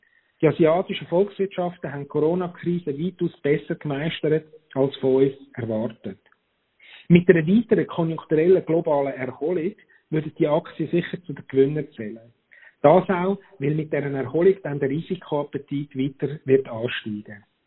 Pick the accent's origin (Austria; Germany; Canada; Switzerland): Switzerland; Und ich denke, wir als Schweizer sind ja schließlich pragmatisch und abstimmungsgebunden.